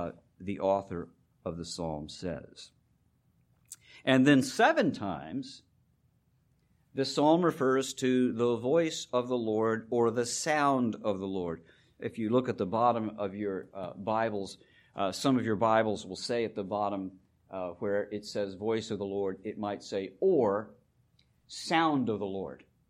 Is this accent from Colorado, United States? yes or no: no; Virginia, United States; I still remember bay storms at the Chesapeake Bay growing up in Virginia, where we spent our weekends.